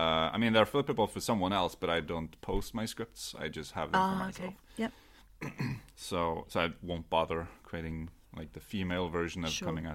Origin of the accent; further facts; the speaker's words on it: Norway; English is a second language; I don't think most people would figure out that I'm Norwegian based on my accent alone.